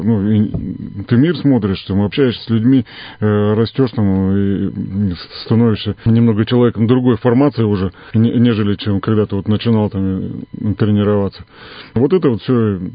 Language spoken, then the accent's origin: Russian; Cheremkhovo, Irkutsk Oblast, Russia; born there; now in Zima, Russia; Нет, я родился в Черемхово.